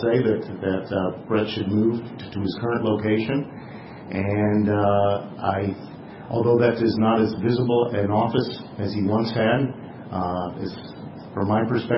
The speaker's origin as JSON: {"language": "English", "town": "Zearing", "region": "Iowa", "country": "United States", "tie": "born or raised there", "lives_now": "Ames, United States", "said": "So I was born in Zeering, Iowa, and grew up there, and after 35 years of being elsewhere, I found myself back in Story County"}